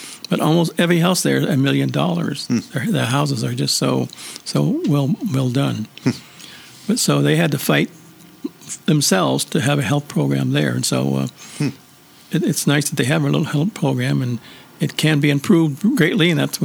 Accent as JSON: {"language": "English", "town": "Upper Lake", "region": "California", "country": "United States", "tie": "born or raised there", "said": "Yeah, so I grew up in the Upper Lake Rancheria. It was a small rancheria when we had no fire, no electricity, no water."}